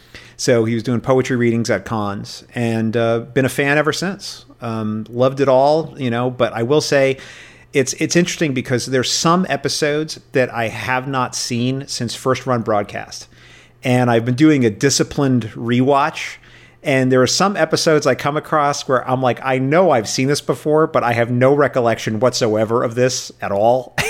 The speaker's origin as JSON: {"language": "English", "town": "New York City", "region": "New York", "country": "United States", "tie": "born or raised there", "said": "I grew up in New York City, and I grew up watching Star Trek every night on Channel 11 WPIX, cross-legged on the carpet on a black and white TV that my grandfather had bequeathed to me."}